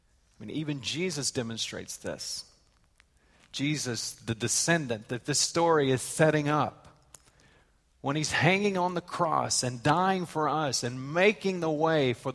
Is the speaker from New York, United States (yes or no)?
no; Texas, United States; Born and raised in Texas, and God sends me and Kelly on, you know, the foreign mission field